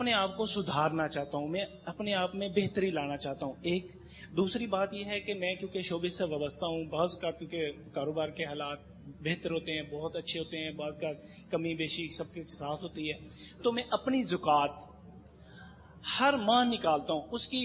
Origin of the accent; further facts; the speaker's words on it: Lahore, Punjab, Pakistan; لاہور سے.